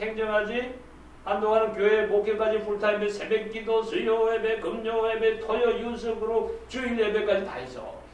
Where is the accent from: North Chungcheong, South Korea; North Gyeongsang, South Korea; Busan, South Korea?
North Gyeongsang, South Korea; Gimcheon; 김천 가니까 거봉포도가 있더만 우리 고향에.